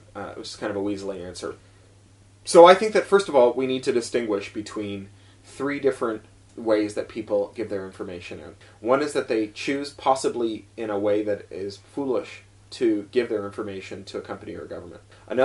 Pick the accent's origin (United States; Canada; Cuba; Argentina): Canada; As a Canadian, I had the Charter of Rights and Freedoms to make reference to.